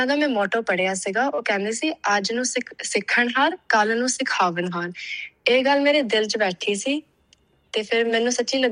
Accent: Australia; ਮੇਰੇ ਇੱਥੇ ਦੀ ਜੰਮ ਪਲ ਆ ਆਸਟ੍ਰੇਲੀਆ ਵਿੱਚ ਦੀ, ਤੇ ਮੈਂ ਪੈਨਰਿਥ ਸਿਲੈਕਟਿਵ ਹਾਈ ਸਕੂਲ ਪੜ੍ਹਦੀ ਸੀ, ਪਰ ਪੰਜਾਬੀ ਮੈਂ ਸੈਕੰਡਰੀ ਕਾਲਜ ਆਫ ਲੈਂਗੁਏਜਸ ਤੋਂ ਪੜ੍ਹੀ ਸੀਗੀ 7 Hills ਦੇ ਵਿੱਚ।

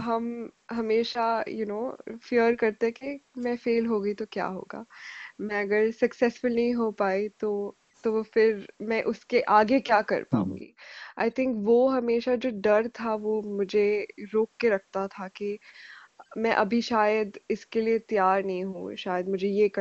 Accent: Pune, Maharashtra, India; now in Australia; मैं पुणे से हूँ, सो मुंबई ज़्यादा दूर नहीं है

